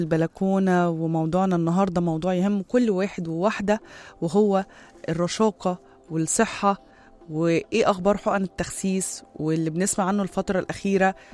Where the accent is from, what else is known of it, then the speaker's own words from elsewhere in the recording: Egypt; ثقافة التحاليل دي ما كانتش موجودة كتير عندنا في مصر